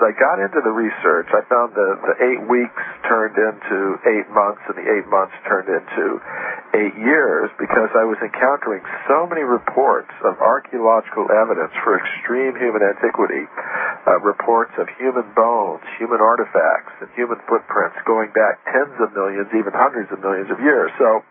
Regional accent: United States; Of course, I grew up in the United States, and I was pretty much on the conventional track

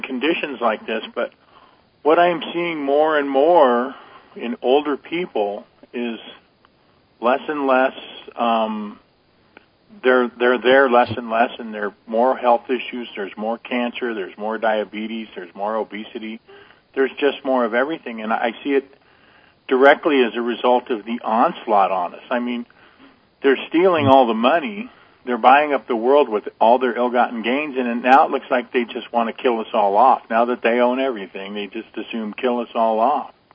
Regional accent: California, United States; And I remember where I grew up out in California. It had been an agricultural community, but it turned into city like all the rest of Southern California.

